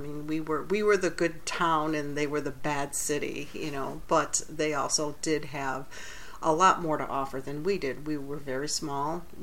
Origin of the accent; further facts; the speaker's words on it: Adams, Massachusetts, United States; And when you were growing up in Adams, during the time I was growing up in high school, when people were thinking about jobs in the area, there were two big places to go.